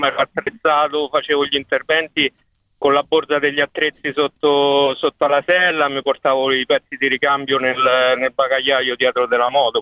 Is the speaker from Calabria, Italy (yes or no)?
no; Rome, Lazio, Italy; now in Wollongong, Australia; io sono a Wollongong, dove qui diciamo traffico più o meno non esiste. Rispetto, io vengo da Roma